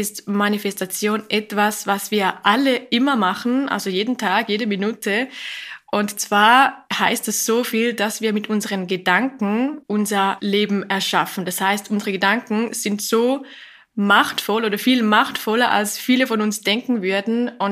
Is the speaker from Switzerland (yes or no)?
yes; Zurich, Switzerland; Ja, ich komme aus der Schweiz, ich lebe im Kanton Zürich, ich bin 33 Jahre alt